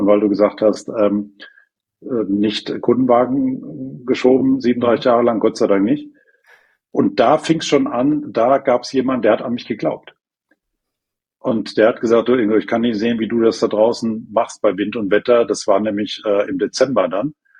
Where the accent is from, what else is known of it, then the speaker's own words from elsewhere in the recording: North Rhine-Westphalia, Germany; born there; Geboren im Ruhrgebiet. Opa Bergmann, viel in der Welt rumgekommen